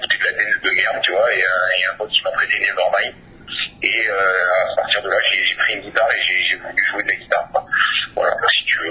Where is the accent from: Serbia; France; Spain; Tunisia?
France; Marseille, Provence-Alpes-Côte d'Azur; Ben ouais, tu sais, on vient de Marseille